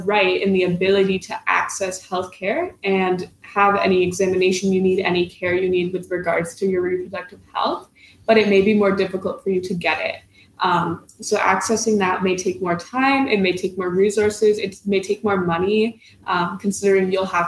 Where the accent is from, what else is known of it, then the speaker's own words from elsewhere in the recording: Canada; I would say one of the main differences I've noticed between what Mariam said and what I'm used to as a Canadian citizen is that things do not matter based on marital status, but more with regards to age.